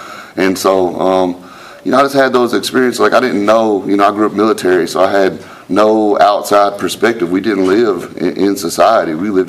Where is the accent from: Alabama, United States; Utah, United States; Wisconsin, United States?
Alabama, United States; Madison; I'm from Madison, Huntsville area, really. I'm not born there, but I was an Army brat, and so I moved around a little bit comparatively for an Army brat. But, you know, in 92 is when I moved to Huntsville, and then in 95 is when I moved to Madison